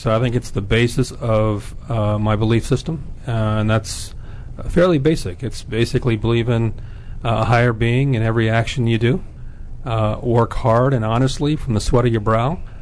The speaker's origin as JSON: {"language": "English", "town": "Wheaton", "region": "Maryland", "country": "United States", "tie": "born or raised there", "said": "Yeah, we grew up in Wheaton, Maryland."}